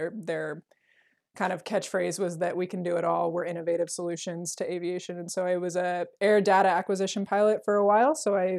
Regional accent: Kodiak, Alaska, United States; also born or lived in Sitka; I am from Kodiak. I was born in Sitka, but I was raised in Kodiak.

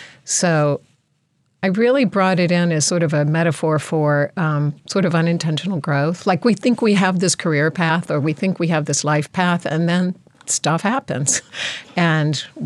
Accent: North Carolina, United States; But I grew up in North Carolina, and so I'm very familiar with it.

